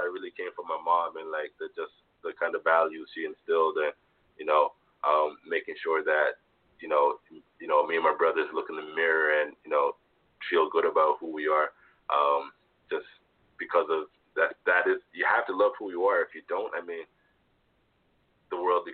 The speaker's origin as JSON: {"language": "English", "town": "Toronto", "region": "Ontario", "country": "Canada", "tie": "born or raised there", "said": "I grew up in Toronto in the 90s, and in the 90s it was not very diverse."}